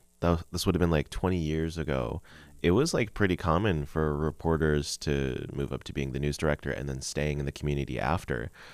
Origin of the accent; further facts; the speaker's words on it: Dillingham, Alaska, United States; now in Kodiak, United States; So I grew up in Dillingham, which a lot of people know, and there's just not a lot of Filipino people there.